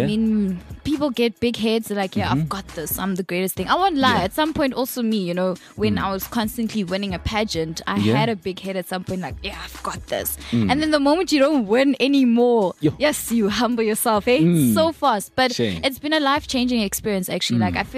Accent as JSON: {"language": "English", "town": "Carletonville", "region": "Gauteng", "country": "South Africa", "tie": "born or raised there", "said": "And so I grew up in Carltonville."}